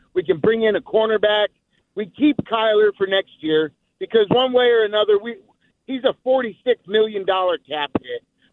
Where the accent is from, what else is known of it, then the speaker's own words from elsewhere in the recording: Arizona, United States; I'm from Arizona, so for me, it means a better draft pick.